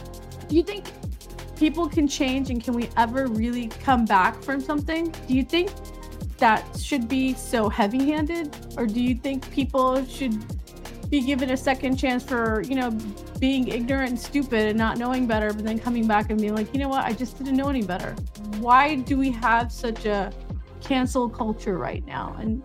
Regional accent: United States; I'm Muslim. I'm Muslim American, first generation.

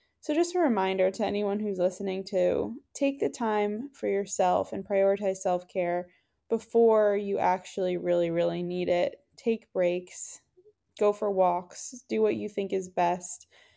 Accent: Connecticut, United States; I'm from Connecticut.

